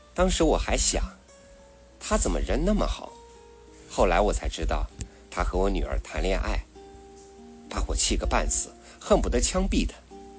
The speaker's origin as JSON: {"language": "Chinese", "country": "China", "lives_now": "Taiwan", "said": "司机很健谈，但显然没有听出我是大陆人"}